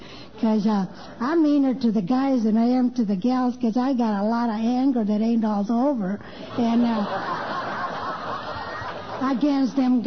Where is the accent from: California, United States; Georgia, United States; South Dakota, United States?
California, United States; I was born and raised in Orange County in Almedina.